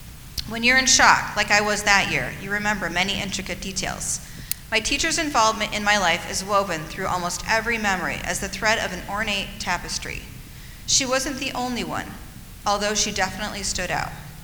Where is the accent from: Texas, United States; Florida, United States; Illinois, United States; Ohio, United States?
Ohio, United States; Brecksville; English is a second language; I grew up in Brecksville, and I graduated from the high school in 2000.